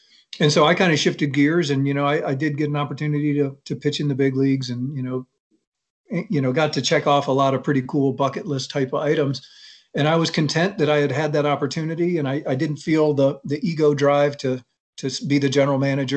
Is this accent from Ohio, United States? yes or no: yes; Cleveland, Ohio, United States; moved away as an adult; So I grew up in Cleveland, but okay.